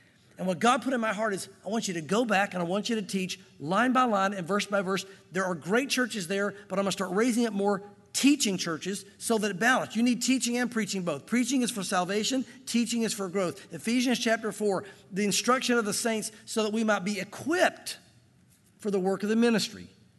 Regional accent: the South, United States; And growing up in the South, what I learned was, is there's a lot of churches every week telling you how to be saved

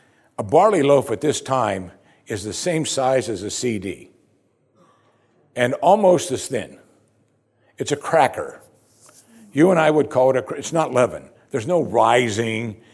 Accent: United States; As American Christians, so many of us are so self-absorbed that we think Jesus is in our life for us

